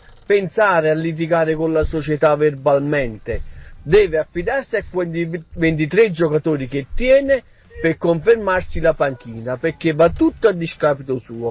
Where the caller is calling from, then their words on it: Salerno, Campania, Italy; Buonasera Quintiliano … da Salerno.